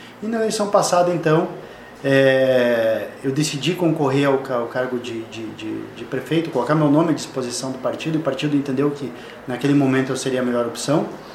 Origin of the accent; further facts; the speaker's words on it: Xanxerê, Santa Catarina, Brazil; born there; Eu sou nascido em Xanxerê, no Hospital Bom Jesus, em 1978. Eu sou filho de mãe solteira